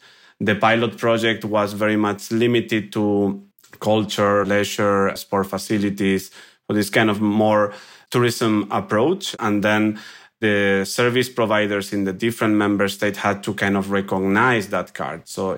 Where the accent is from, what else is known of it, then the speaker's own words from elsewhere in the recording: Spain; English is a second language; moved away as an adult; now in Belgium; because I'm originally from Spain, as you can guess from my accent and my name. But I moved to Belgium back in 2013.